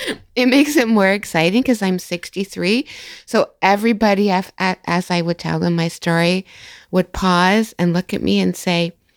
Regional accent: Toronto, Ontario, Canada; Yes, I'm from Toronto. I've been here since the end of February. Life is good back in Toronto.

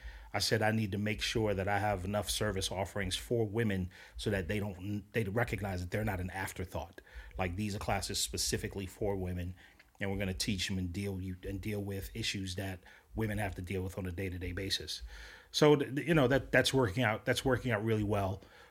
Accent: Bronx, New York, United States; You know, I'm a product of a hostile environment, born and raised in the Bronx, got my introduction to guns and violence very early

